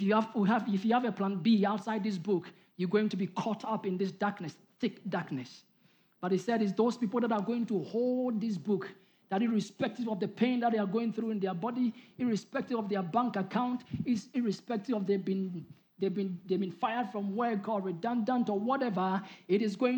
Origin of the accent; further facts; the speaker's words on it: Ghana; One day I went to Ghana. I'm from Ghana. I went to Ghana